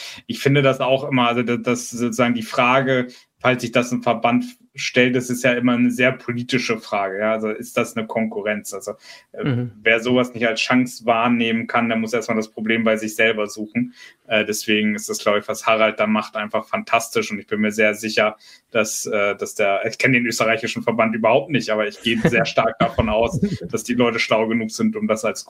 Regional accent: Berlin, Germany; Ich komme aus Berlin, ich kann 7 Stunden bieten.

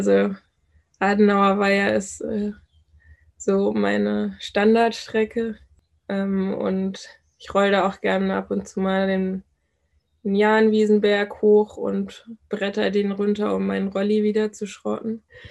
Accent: Brazil; ich habe mir damals als kleines Kind in Brasilien schon hatte ich so einen Lebenstraum

